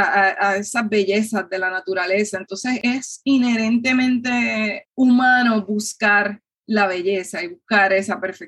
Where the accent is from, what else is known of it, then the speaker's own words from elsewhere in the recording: Mayagüez, Puerto Rico; yo crecí en un monte en Mayagüez